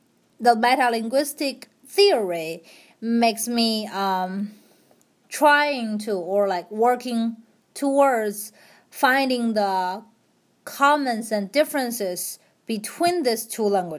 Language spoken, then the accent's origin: English; China; I came from China, which was very different style of education or instruction.